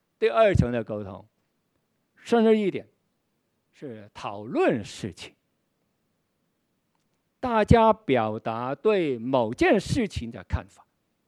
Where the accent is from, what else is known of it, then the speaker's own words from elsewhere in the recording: Chaozhou, Guangdong, China; 我本身是潮州人啊，所以我们潮州人打招呼的时候常常会说你吃没，你吃了没有。